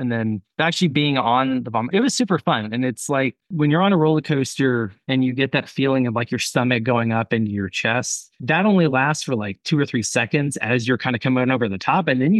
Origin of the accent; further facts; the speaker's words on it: Houston, Texas, United States; I grew up in Houston, so like Johnson Space Center.